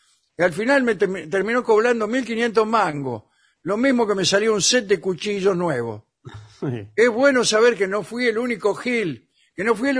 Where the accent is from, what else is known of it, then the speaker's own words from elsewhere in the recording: El Trébol, Santa Fe, Argentina; del Trébol.